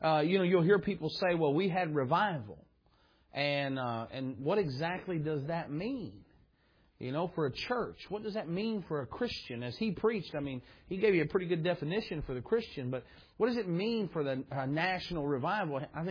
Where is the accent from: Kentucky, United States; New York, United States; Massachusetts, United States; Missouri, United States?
Kentucky, United States; I'm from Southeast Kentucky. It is nothing during the summer to see tents everywhere.